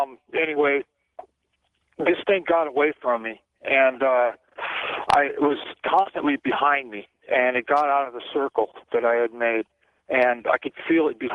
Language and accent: English; Tripoli, Tripoli District, Libya; I was raised in North Africa, Tripoli, Libya, and my family goes back a long time